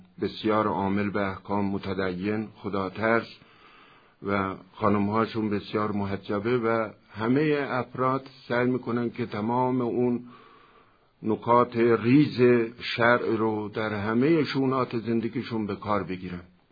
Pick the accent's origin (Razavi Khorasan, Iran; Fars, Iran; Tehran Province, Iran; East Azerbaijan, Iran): East Azerbaijan, Iran; Mehrabad; born there; متولد روستای مهرآباد از توابع بخش عجبشیر شهرستان مراغه هستم و در سال 1331 متولد شدم. روستای زادگاه ما کنار دریاچه ارومیه واقع شده.